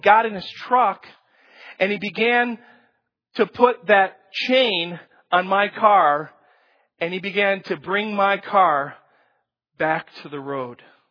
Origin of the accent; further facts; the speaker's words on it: Chicago, Illinois, United States; And I'm from Chicago. And if you haven't noticed, there are not very many mountains.